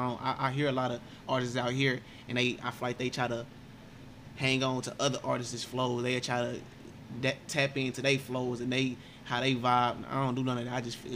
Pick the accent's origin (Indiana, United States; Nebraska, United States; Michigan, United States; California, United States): Indiana, United States; Indianapolis; I'm from Indianapolis, Indiana. The hood I'm from out here is called Motor Road. On 34th, that's where I'm located at. That's where I grew up.